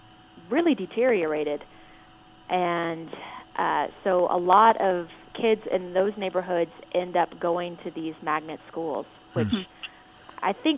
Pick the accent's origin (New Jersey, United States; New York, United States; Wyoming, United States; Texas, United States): Texas, United States; Houston; in my hometown, I'm from Houston